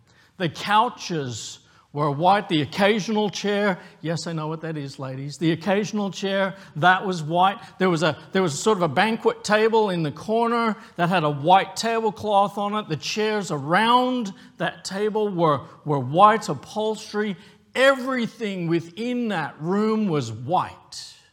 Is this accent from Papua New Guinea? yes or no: yes; Papua New Guinea; also born or lived in Australia; Now, for me growing up in Papua New Guinea, for us growing up in Australia, that makes no sense at all.